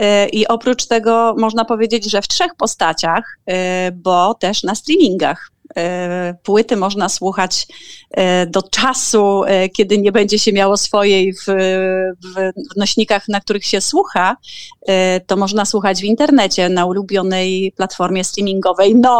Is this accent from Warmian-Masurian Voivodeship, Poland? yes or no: yes; Giżycko, Warmian-Masurian Voivodeship, Poland; moved away as an adult; mając 19 lat opuściłam Giżycko i szukałam szczęścia w świecie